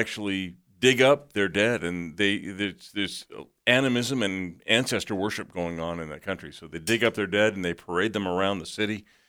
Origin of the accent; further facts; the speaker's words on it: Oregon, United States; born there; also born or lived in California / Colorado; Lived in California, Oregon when I was in seminary, and I was born in Oregon, and then Colorado for 15 years.